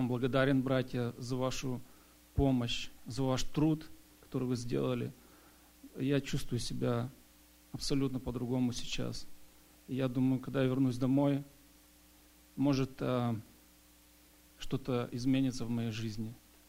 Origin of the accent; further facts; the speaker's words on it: Renton, Washington, United States; я местный из Рентона.